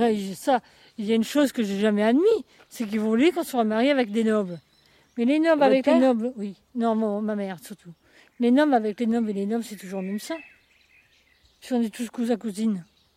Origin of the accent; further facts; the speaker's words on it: Saint-Fuscien, Hauts-de-France, France; Je suis née ici, à Saint-Fucien, en haut dans la chambre.